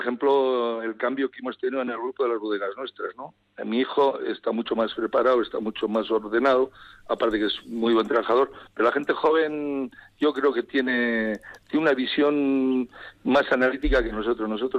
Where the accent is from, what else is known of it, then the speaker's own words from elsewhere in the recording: Miranda de Ebro, Castile and León, Spain; entre Vitoria, perdona, también Miranda, que es mi pueblo, y Madrid.